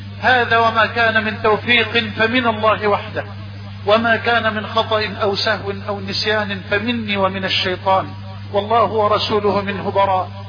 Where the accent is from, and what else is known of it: Egypt